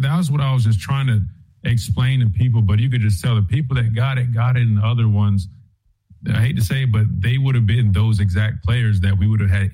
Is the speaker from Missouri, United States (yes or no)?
no; South Carolina, United States; And I grew up right outside Fort Jackson. I got a lot of family that's in the military.